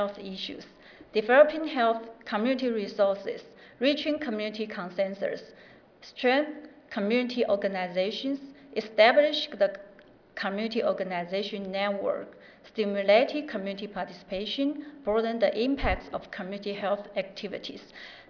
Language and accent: English; Taiwan; morning. I'm … I'm from Taiwan. I'm teaching at National Yang-Ming University now.